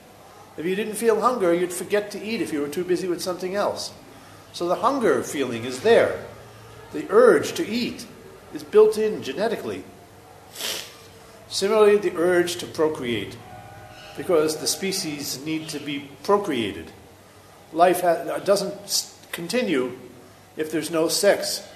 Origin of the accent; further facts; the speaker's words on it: United States; I may be an American, I have an American passport, and I think I'm an American. That's right, I am an American.